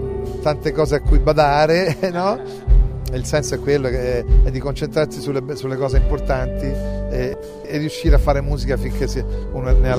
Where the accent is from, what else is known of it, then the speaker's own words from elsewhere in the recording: Rome, Lazio, Italy; born there; Mio padre era di Rionero in Vulture, un paese molto insomma conosciuto nella Basilicata, e mia madre è venuta giovanissima a Roma, io sono nato a Roma